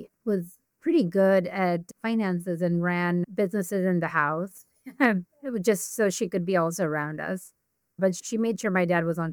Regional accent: Mumbai, Maharashtra, India; also born or lived in Gujarat; I was born in India. I was born in a hospital in Gujarat, but I was raised mostly in Bombay.

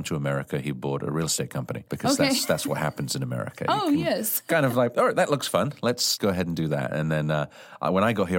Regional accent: Farnborough, South East England, United Kingdom; also born or lived in Scotland; So I was born in Scotland, lived there for, a year and a half, and then immigrated to England and actually grew up just outside London. So if you know where London is... You might know where Portsmouth is. So right between there, a town called Farnborough

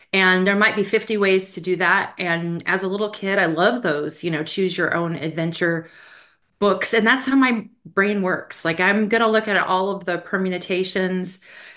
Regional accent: Colorado, United States; Well, I grew up in Colorado, so I'm a Colorado native. My husband and I are both. And I'm a third culture kid. So my mother's from the Netherlands

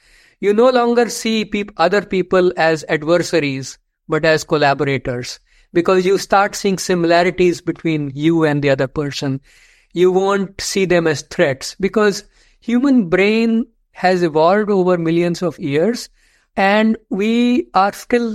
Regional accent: India; Growing up in India

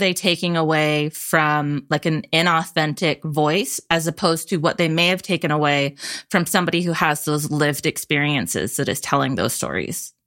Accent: Vancouver, British Columbia, Canada; We're from Saugeen First Nation and I'm Irish-Canadian settler on my dad's side. I grew up in East Vancouver.

